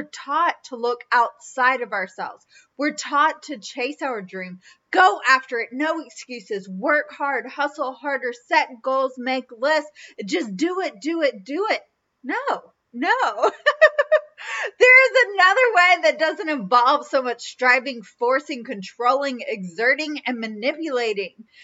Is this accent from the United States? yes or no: yes; the South, United States; accent: Southern; And so don't even get me started on my Southern accent trying to pronounce a French last name.